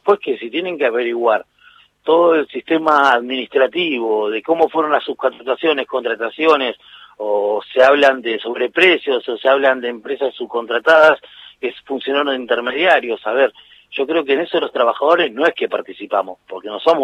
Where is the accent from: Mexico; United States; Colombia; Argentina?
Argentina